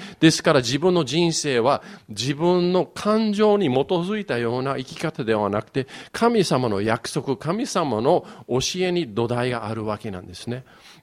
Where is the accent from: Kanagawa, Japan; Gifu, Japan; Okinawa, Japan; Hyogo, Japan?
Kanagawa, Japan; Yokohama; 僕の育ちは横浜なのであんまり派手なキリスト教なかったんですね。